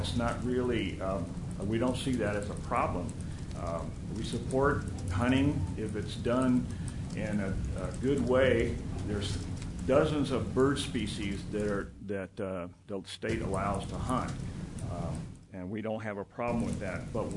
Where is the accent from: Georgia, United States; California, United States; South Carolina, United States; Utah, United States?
Utah, United States; Layton; from Layton, Utah, and thank you, the board, for allowing me to be here and make some comments. Populations of crows, I've lived in this state for 39 years.